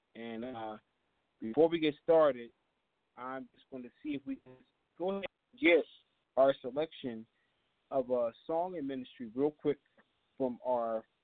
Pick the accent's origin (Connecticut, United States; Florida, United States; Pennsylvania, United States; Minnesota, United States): Pennsylvania, United States; Philadelphia; In case you just want to know, we're from Philadelphia, PA, most of us right here on the air.